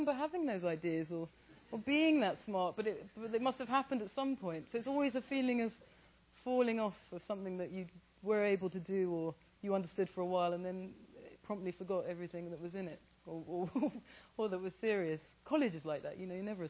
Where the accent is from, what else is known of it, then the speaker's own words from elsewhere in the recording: England, United Kingdom; I mean, I'm born and bred in England, and I'm about as post-colonial as it's possible to be, I should think.